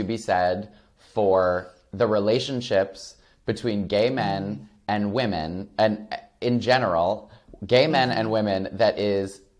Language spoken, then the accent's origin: English; Flint, Michigan, United States; I mean, I grew up queer in Flint, Michigan, which was not necessarily easy.